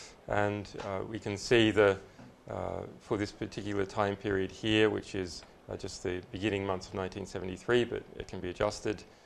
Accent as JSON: {"language": "English", "country": "Australia", "said": "So, as an Australian"}